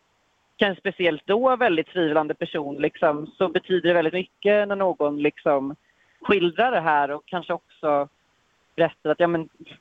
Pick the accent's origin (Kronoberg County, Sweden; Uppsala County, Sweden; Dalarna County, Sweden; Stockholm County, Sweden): Stockholm County, Sweden; Nacka; now in Mölndal, Sweden; När den turnén var så bodde jag fortfarande i Nacka kommun, Stockholm, där jag kommer ifrån.